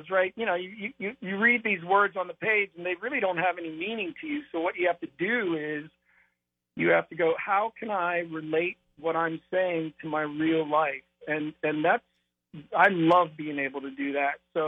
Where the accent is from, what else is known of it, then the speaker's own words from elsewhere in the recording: Ohio, United States; Well, you know, I'll tell you, growing up in Ohio, it's a different, like watching my sons go through high school.